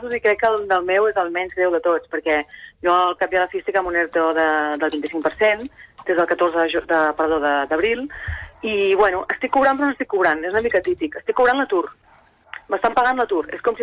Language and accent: Catalan; Martorell, Catalonia, Spain; De Martorell.